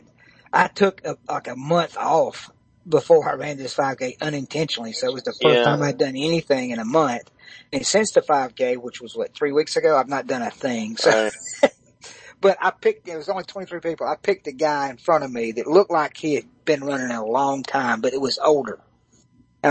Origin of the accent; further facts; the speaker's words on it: South Carolina, United States; I said, I'm not a barbecue expert, but I am from South Carolina, and we have five or six different kinds of barbecue sauce, barbecue style.